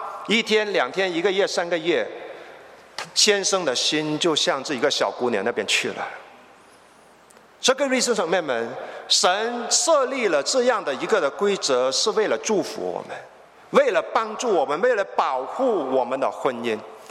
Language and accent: Chinese; China; 我就发现我们从中国过来的家庭